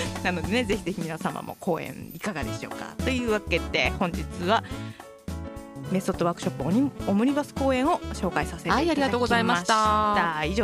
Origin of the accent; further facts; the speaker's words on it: Kansai, Japan; 関西人としてね、